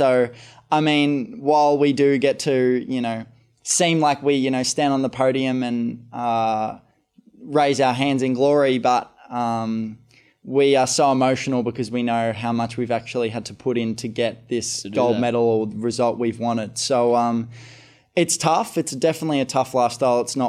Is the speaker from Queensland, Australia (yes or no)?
yes; Gold Coast, Queensland, Australia; Yeah, my hometown. So it was an experience, that's for sure.